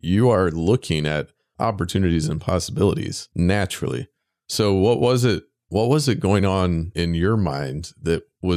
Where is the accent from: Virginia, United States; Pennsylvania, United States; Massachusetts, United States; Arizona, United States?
Virginia, United States; Richmond; I grew up in the Mid-Atlantic in Richmond, Virginia.